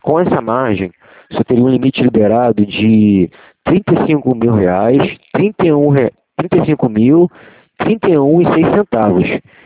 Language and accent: Portuguese; Rio de Janeiro, Brazil; Eu sou aqui do Rio também, tá?